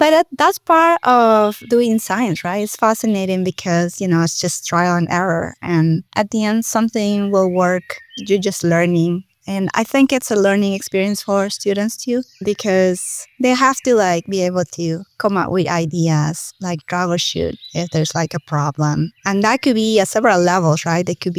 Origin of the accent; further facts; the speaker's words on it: Peru; I'm originally from Peru